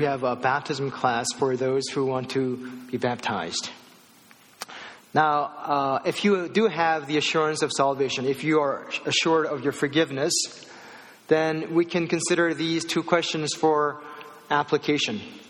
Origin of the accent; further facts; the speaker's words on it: South Korea; You know, I grew up in Korea, so in Korea they have these small, like, you know, rectangular mats.